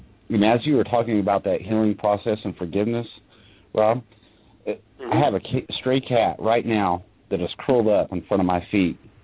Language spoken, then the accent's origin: English; Indiana, United States; I've been born and raised in Indiana. It's nothing but flat country, corn and beans.